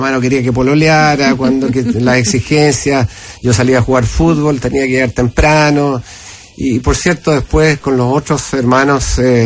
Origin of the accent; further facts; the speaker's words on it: Estación Central, Santiago Metropolitan, Chile; Yo soy de Estación Central, de un barrio popular, y me crié y crecí allí